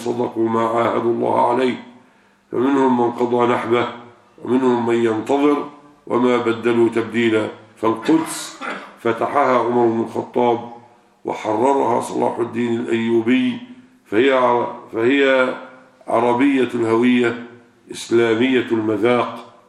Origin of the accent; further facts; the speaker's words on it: Egypt; أم ستأتي كما يقولون عندنا في مصر في المثل العامي